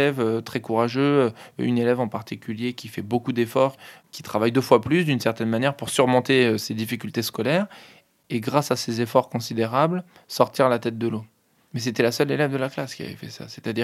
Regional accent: Île-de-France, France; J'ai grandi dans les Hauts-de-Seine. Mes parents sont des cadres et professions intellectuelles supérieures. Ma mère était journaliste écrivaine et mon papa était éditeur. Donc j'ai grandi dans une grande maison bourgeoise avec plein de livres partout.

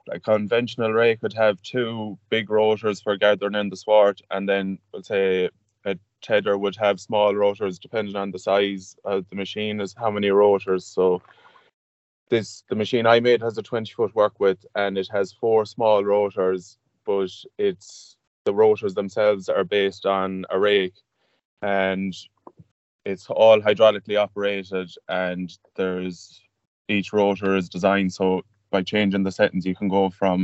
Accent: Ballindine, Connacht, Ireland; So I'm 27. I grew up in Ballinadine.

